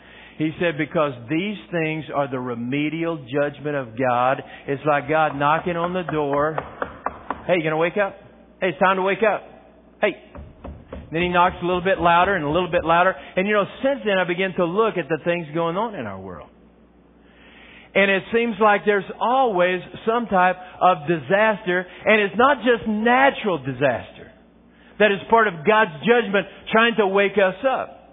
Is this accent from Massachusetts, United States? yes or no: no; Texas, United States; You know, I grew up in West Texas. And sometimes out there it never does rain.